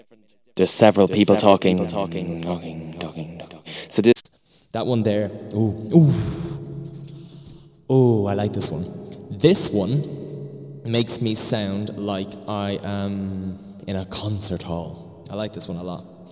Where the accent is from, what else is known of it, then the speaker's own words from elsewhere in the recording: Dublin, County Dublin, Ireland; I am a DJ from Ireland, Dublin, Ireland